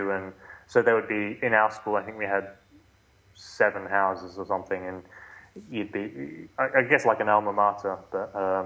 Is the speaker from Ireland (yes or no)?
no; Australia; moved away as an adult; now in London, United Kingdom; So I moved in 2004 from Australia to London.